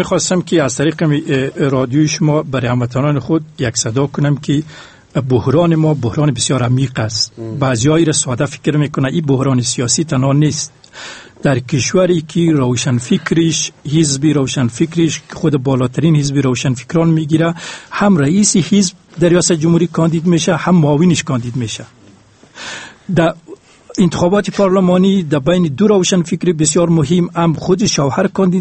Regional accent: Afghanistan

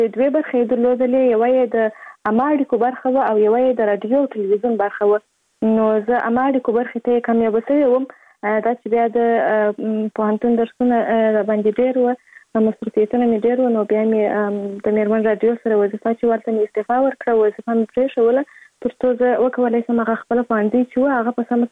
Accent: Kandahar, Afghanistan; born there

